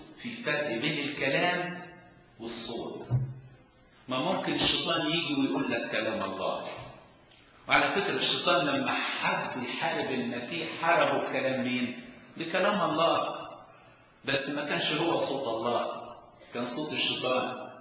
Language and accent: Arabic; Asyut Governorate, Egypt; انا اتربيت في الصعيد تبع اسيوط